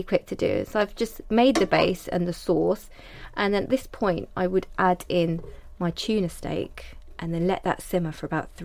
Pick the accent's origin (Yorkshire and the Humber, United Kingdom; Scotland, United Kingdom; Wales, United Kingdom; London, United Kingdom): London, United Kingdom; I mean, I grew up here in London, so it was everywhere I had access to.